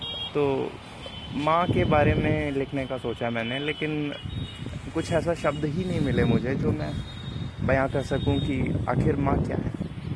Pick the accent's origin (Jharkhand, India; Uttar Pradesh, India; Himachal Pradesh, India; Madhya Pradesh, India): Uttar Pradesh, India; Lucknow; और मैं लखनऊ का रहने वाला हूँ, और मैं अभी 21 साल का हूँ, इंजीनियरिंग कर रहा हूँ, यहीं लखनऊ में पढ़ाई कर रहा हूँ।